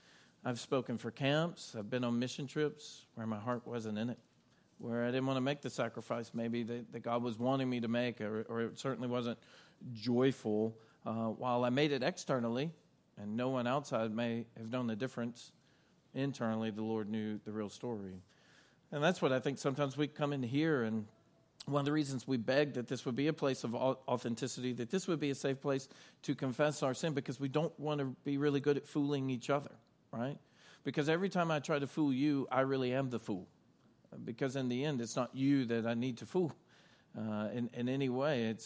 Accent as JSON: {"language": "English", "region": "Louisiana", "country": "United States", "tie": "born or raised there", "said": "I grew up in Louisiana, and about 45 minutes away from us is the city of Natchitoches."}